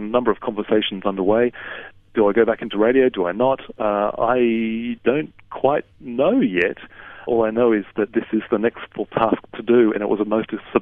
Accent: Brisbane, Queensland, Australia; moved away as an adult; now in Oxford, United Kingdom; I grew up in Brisbane, I miss Brisbane.

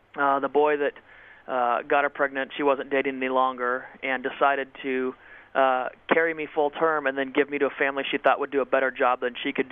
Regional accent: California, United States; the group I grew up with in California, the skateboarders, the surfers, the guys that drive hot rods

